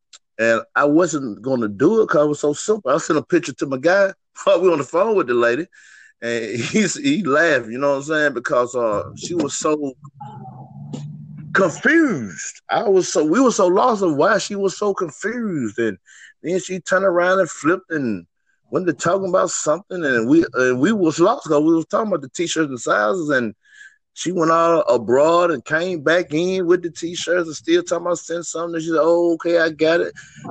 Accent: Columbia, Mississippi, United States; I campaign where I'm from Columbia, Mississippi, a nice little town out there far from Mississippi State.

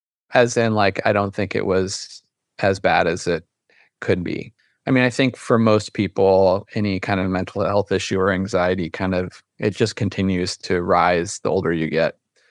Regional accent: Ohio, United States; now in Brooklyn, United States; So I live in Brooklyn, New York. It's a very liberal bubble. Like, I'm originally from Ohio.

